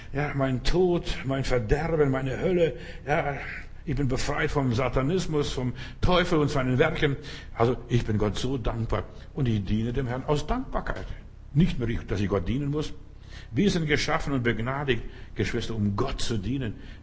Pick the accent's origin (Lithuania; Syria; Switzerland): Lithuania; Klaipėda County; Es war an der Ostsee, da wo ich herkomme, ist Bernsteingegend, also ein bisschen höher über Memel, da ist ja sogar das Zentrum der ganzen Bernsteinindustrie von Litauen.